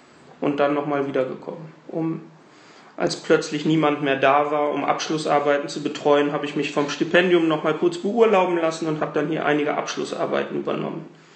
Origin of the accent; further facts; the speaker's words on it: North Rhine-Westphalia, Germany; now in Bonn, Germany; Ich komme aus dem Bergischen Land, also in der Nähe von Köln.